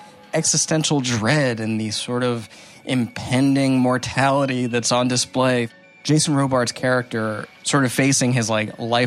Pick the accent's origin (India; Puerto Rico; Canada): Puerto Rico; now in New York, United States; I grew up in Puerto Rico where... the cockroaches fly.